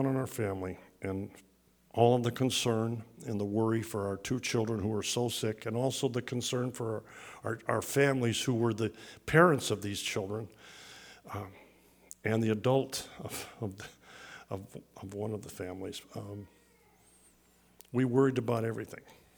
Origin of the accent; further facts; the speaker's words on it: Ireland; I'm an Irishman and I love to tell stories.